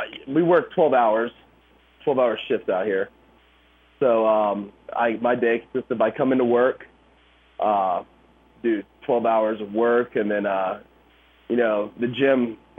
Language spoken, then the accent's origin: English; East Cobb, Georgia, United States; I did grow up in East Cobb.